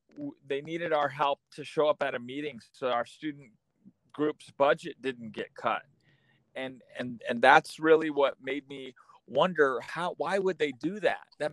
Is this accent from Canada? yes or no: no; Nampa, Idaho, United States; I was born and raised in Nampa, Idaho. I'm a Shoshone Bannock tribal member and the son of a Mexican immigrant. I grew up in poverty in public housing